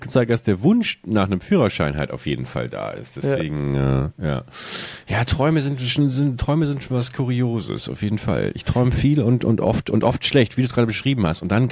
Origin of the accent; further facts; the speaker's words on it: Buchholz, Lower Saxony, Germany; in meiner alten Heimatstadt Buchholz an so einer Kreuzung, an der ich früher gewohnt habe